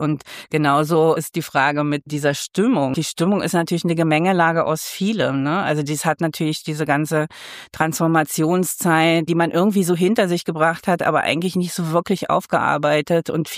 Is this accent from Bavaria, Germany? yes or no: no; Magdeburg, Saxony-Anhalt, Germany; ich bin zwar irgendwie umgezogen schon vor 44 Jahren, aber die Elbe ist für mich ein Fluss, die Elbe in Magdeburg, wo ich immer wieder hin muss. Also ich bin auf dem Werder aufgewachsen